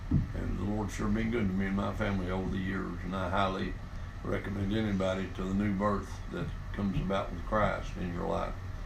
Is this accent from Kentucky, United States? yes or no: yes; Olive Hill, Kentucky, United States; I was born in Grand, Kentucky, down in East Kentucky, and down the mountains, and grew up down there, right outside of a little town called Olive Hill, Kentucky, but moved away from there after I got married